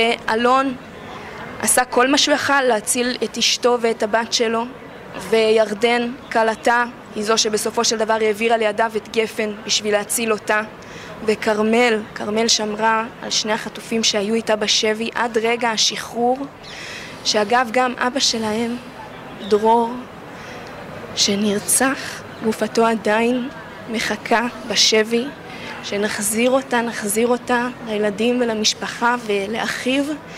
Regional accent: Tel Aviv, Tel Aviv District, Israel; אני עצמי לא גדלתי בקיבוץ, אני גדלתי בתל אביב, המשפחה שלי היא מקיבוץ בארי

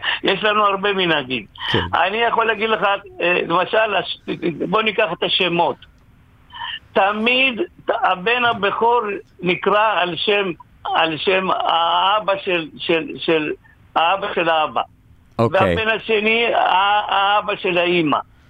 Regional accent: Chendamangalam, Kerala, India; הצ'נמנגרם שלי שאני גרתי בה, היו ארבעת הדתות. האינדים והנוצרים, ורחוב אחד יהודים בבית כנסת, רחוב אחד הנוצרים עם כנסייה, רחוב אחד מוסלמים

